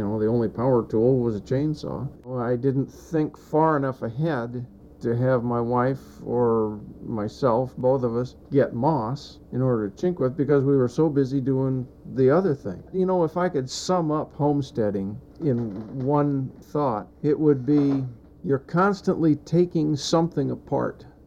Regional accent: California, United States; I had never heard of PIC because growing up in California, the age of DDT back then

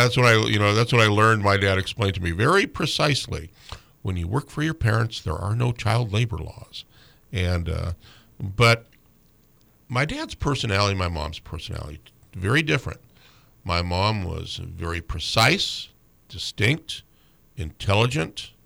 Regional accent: Fairbanks, Alaska, United States; I'm also very thankful for growing up in Fairbanks, the time frame that I did.

